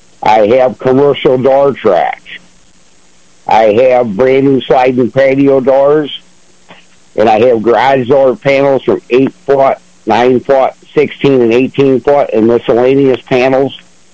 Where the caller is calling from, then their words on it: Ashford, New York, United States; Calling from Ashford, New York.